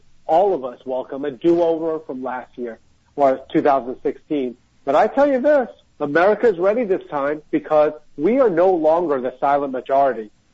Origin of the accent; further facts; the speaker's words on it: New York, United States; And of course, you know, we are both from New York.